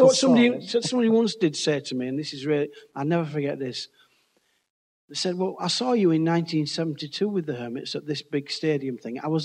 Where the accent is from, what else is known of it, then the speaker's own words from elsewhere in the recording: Leeds, Yorkshire and the Humber, United Kingdom; I was brought up in Leeds